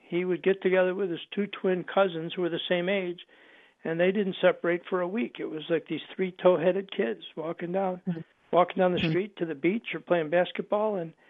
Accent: Buffalo, New York, United States; I grew up in Buffalo, so we're Buffalo Bills fans.

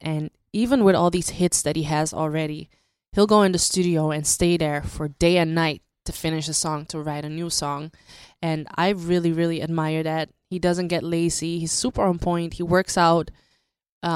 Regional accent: Amsterdam, North Holland, Netherlands; English is a second language; moved away as an adult; now in United States; Well, as you know, I came all the way from Amsterdam

